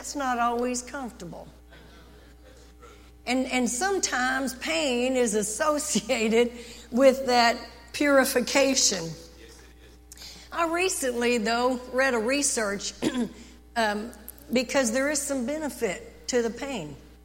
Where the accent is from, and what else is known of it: Texas, United States